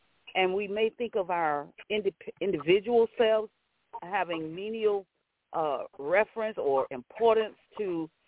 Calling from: St. Petersburg, Florida, United States; And, you know, I'm calling from St. Petersburg / Clearwater, Florida, everyone.

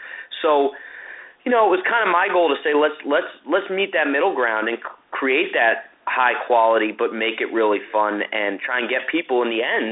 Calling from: Huntington Beach, California, United States; Well, I'm calling today from Huntington Beach, California, so coast to coast.

